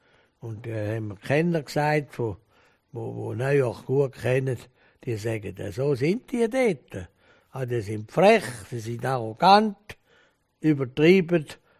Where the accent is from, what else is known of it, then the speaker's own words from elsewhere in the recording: Zurich, Switzerland; erstens bin ich ein Zwinglianer als Zürcher. Ich gehöre zur Zürcher Landeskirche.